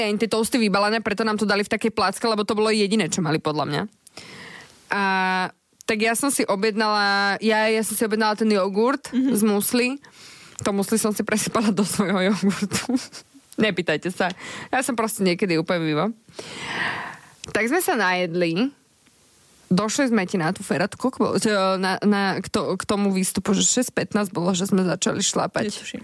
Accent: Bratislava, Bratislava Region, Slovakia; Ty si dievča z Oravy, ja som dievča z Bratislavy.

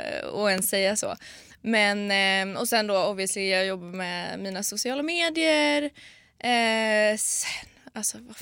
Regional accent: Gothenburg, Västra Götaland County, Sweden; now in Stockholm, Sweden; jag är 25 år, fyller 26 i sommar. Jag kommer från Göteborg, flyttade till Stockholm 2019, i slutet på 2019.

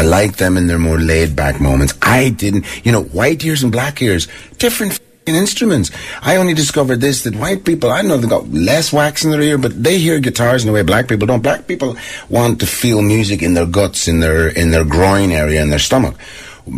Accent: Dublin, Leinster, Ireland; born there; Well, I was born in Dublin in 1961.

